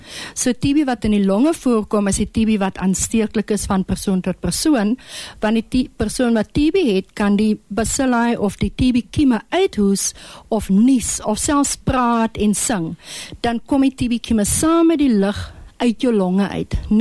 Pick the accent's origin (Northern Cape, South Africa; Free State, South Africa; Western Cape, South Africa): Northern Cape, South Africa; Ek is gebore in Namakwaland. Ek het die groot geword, skool gegaan, bietjie weggegaan en ek is van 2020 alweer terug in Namakwaland, so dit is goed om by die huis te wees.